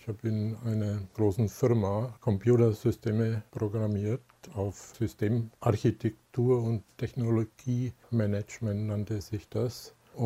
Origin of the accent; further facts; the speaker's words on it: Bavaria, Germany; Früher war ja noch die amerikanische Besatzungsmacht dort in Bayern, wo ich aufgewachsen bin.